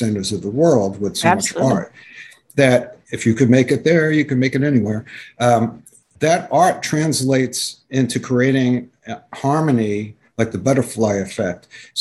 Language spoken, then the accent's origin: English; New York, United States; growing up in New York is Carnegie Hall and Broadway and the museums. It changed my life.